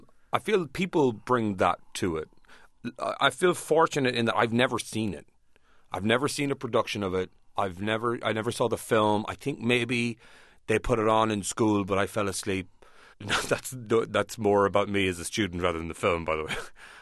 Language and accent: English; Ireland; Well, I come from an agricultural background. I've been a labourer. I don't know whether that's necessarily specifically Irish